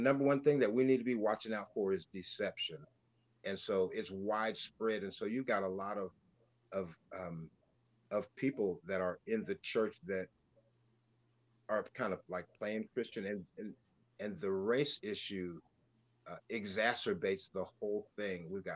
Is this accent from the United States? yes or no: yes; California, United States; born there; also born or lived in Texas / Indiana / Turkey; I was born in California, and so that was different, you know? And so we didn't stay there long, but then we ended up in Texas at Lackland. And then when I was about four, we ended up at Grissom in Indiana.